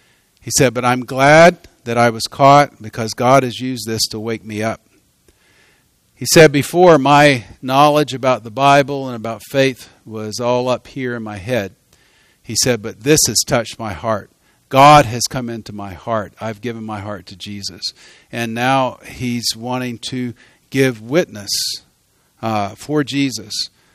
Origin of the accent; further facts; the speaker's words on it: the South, United States; I grew up in the South. I love the warmer weather.